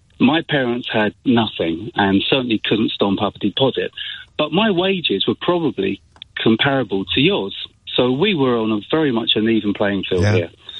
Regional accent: Tottenham, London, United Kingdom; I grew up in Tottenham on a council estate, and nobody had an aspiration to buy a property.

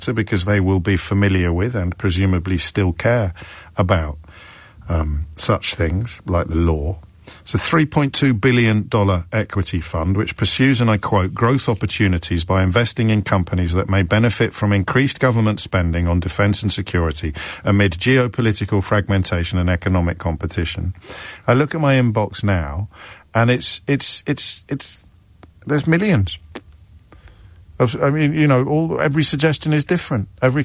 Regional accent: United Kingdom; I'm British, right? And I'm terrified by a lot of what is going on.

